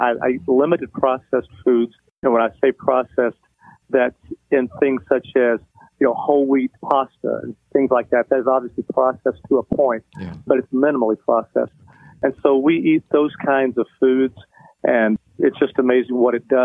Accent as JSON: {"language": "English", "region": "the South", "country": "United States", "said": "I'm from the South. Everyone knows that in the South, we don't eat very healthy."}